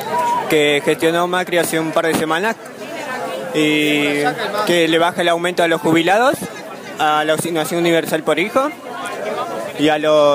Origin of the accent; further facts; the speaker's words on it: Florencio Varela, Buenos Aires Province, Argentina; soy de Florencio Varela, soy un productor de lo que sería lechugas